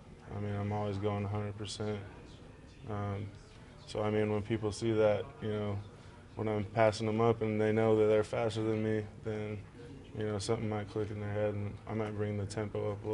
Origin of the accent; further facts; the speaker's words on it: Montana, United States; also born or lived in San Francisco; I was born in San Francisco. We moved around a lot to different teams, and then Montana is where I grew up, so I consider Montana my home.